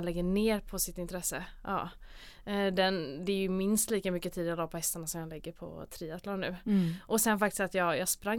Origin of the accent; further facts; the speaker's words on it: Gothenburg, Västra Götaland County, Sweden; jag är här från Göteborg. Född, uppvuxen, pluggat gymnasiet i Göteborg, började plugga till läkare här 2010 måste det vara.